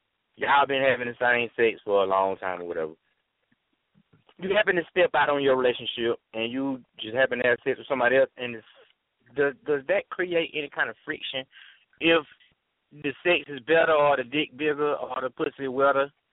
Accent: Macon, Georgia, United States; I'm from the Eastside, too.

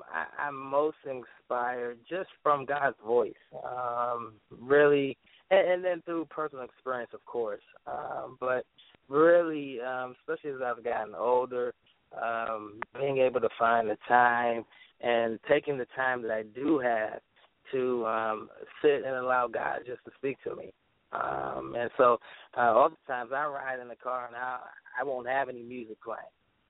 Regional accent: Washington, District of Columbia, United States; also born or lived in Maryland; I'm from Washington, D.C., Maryland, DMV, what we call it, area.

